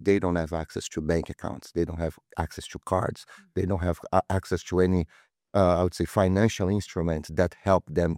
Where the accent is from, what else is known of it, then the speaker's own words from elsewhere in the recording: Brazil; now in United States; As you can see, based on my accent, I'm not from South Dakota. I'm Brazilian. I moved to US 10 years ago.